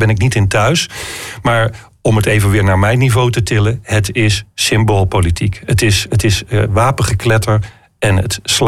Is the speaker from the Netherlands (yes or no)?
yes; Groningen, Netherlands; dat wij als Groningers studenten moeten omarmen